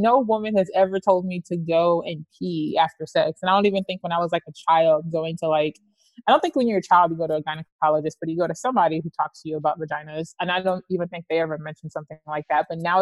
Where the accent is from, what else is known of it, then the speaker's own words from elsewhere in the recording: Atlanta, Georgia, United States; because, you know, I'm from Atlanta